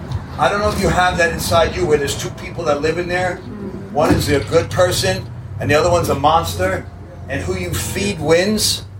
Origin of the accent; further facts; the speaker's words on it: New York, United States; now in Broward, United States; I'm not from Miami. I'm from New York. I got planted in Broward, and I know nothing about Miami.